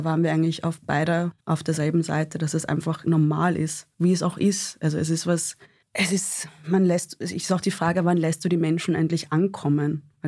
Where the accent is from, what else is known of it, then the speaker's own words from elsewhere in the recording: Vienna, Austria; ich bin Wienerin.